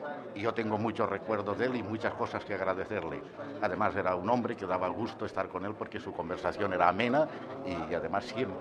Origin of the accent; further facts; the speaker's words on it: Valencian Community, Spain; No, yo soy valenciano.